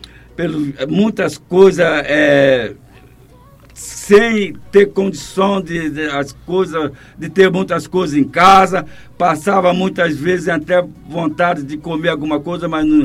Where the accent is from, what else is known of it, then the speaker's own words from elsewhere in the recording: Manga, Minas Gerais, Brazil; a nossa vida ali naquele lugar onde eu nasci, no município da Manga